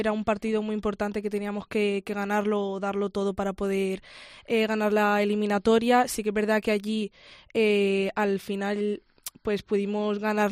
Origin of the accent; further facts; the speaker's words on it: Alicante, Valencian Community, Spain; now in Zaragoza, Spain; No, soy de Alicante.